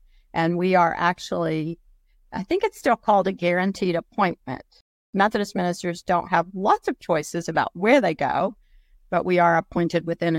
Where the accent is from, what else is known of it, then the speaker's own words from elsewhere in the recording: Knoxville, Tennessee, United States; I was raised in Knoxville, Tennessee. That's East Tennessee to you, the mountainous region of the state.